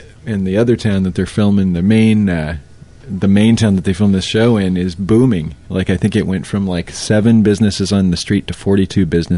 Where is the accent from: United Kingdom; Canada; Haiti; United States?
United States; California; As a Californian, you know, they have like out there we have a Santa Maria-style barbecue, which is kind of the West Coast thing